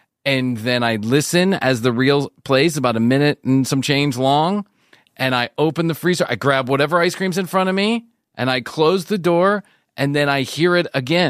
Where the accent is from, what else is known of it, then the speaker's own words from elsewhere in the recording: United States; I'm trying to explain my perspective as an American married to a Venezuelan